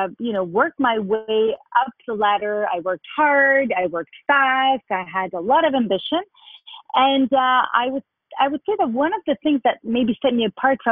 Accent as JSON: {"language": "English", "country": "Lebanon", "tie": "born or raised there", "said": "I have relived a lot of the things that I went through during my childhood, my teenage years, growing up in the Lebanese Civil War."}